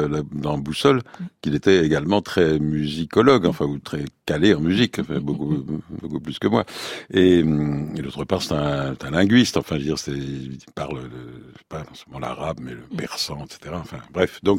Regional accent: Brittany, France; Moi, je suis breton aussi.

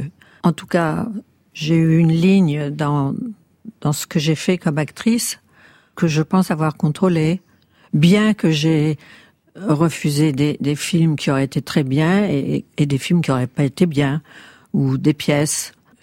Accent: Paris, Île-de-France, France; born there; je suis née à Paris

